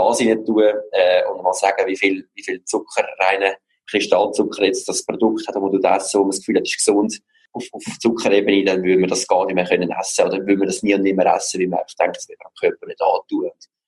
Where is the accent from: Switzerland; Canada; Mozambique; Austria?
Switzerland; als Schweizer denke ich, haben wir auch das Glück